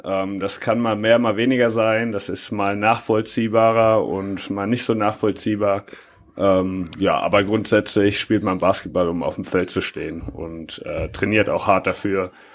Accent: Hagen, North Rhine-Westphalia, Germany; now in Münster, Germany; Ich bin 31 Jahre alt. Ich komme ursprünglich aus Hagen und jetzt wohne ich seit 3 Jahren in Münster.

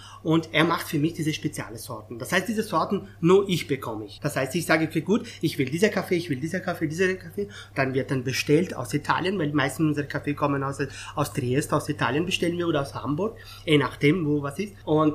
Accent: Afghanistan; German is a second language; now in Austria; weil ich komme aus Afghanistan

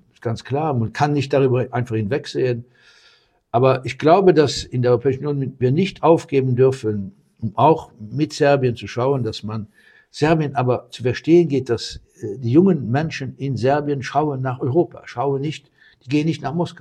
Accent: Luxembourg; German is a second language; Als Luxemburger zwischen den zwei, wir verstehen auch, wenn sich schrecklich aufgeregt wird in Deutschland

